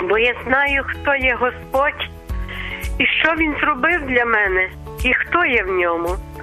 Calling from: Lviv, Lviv Oblast, Ukraine; я зі Львова.

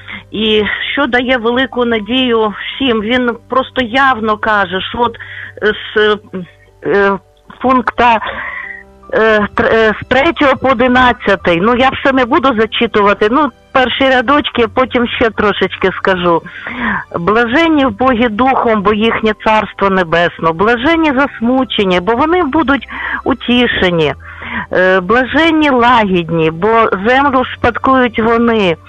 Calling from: Lviv, Lviv Oblast, Ukraine; Доброго дня, я зі Львова

